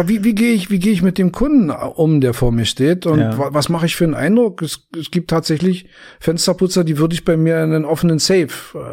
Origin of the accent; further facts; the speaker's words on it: Berlin, Germany; ich bin 54 Jahre alt inzwischen, bin geboren in West-Berlin, in Neukölln. Ich habe die Hauptschule in Moabit besucht.